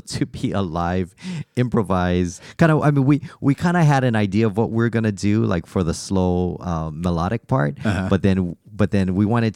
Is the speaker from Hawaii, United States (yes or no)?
yes; Hawaii, United States; I was born and raised in Hawaii, and I was always familiar with the Hawaiian lap steel guitar